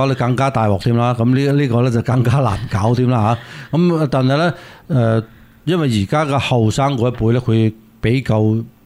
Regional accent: China; 咁我哋中国人以前我哋呢啲年纪嗰啲兄弟姐妹咧，其实都系喺地入边躝大嘅啊。

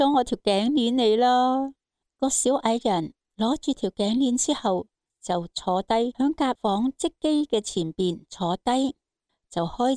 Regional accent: China; 我哋中国人有句说话，叫做得些好意须回首

